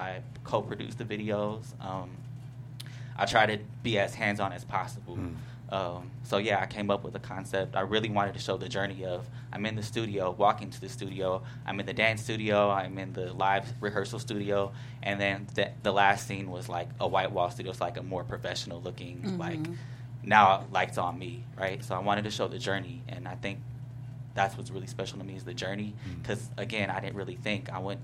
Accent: California, United States; Oh, from California.

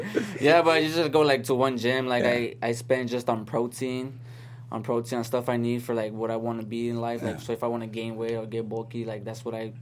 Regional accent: Tucson, Arizona, United States; Where I'm looking forward to more is more here in LA, but I'm from Arizona.

